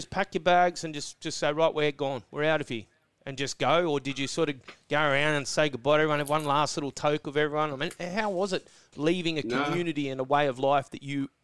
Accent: Sydney, New South Wales, Australia; I growing up in Sydney, I had, back in the day, a lot of mates heroin addicts.

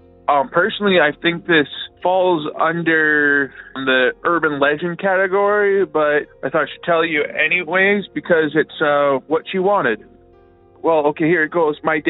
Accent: Estevan, Saskatchewan, Canada; I'm from Estevan, Saskatchewan, Canada.

